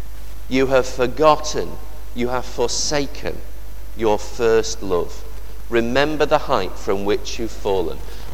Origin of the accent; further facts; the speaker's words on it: Doncaster, Yorkshire and the Humber, United Kingdom; I can remember growing up in Doncaster and sitting in that drafty wind tunnel of a bus station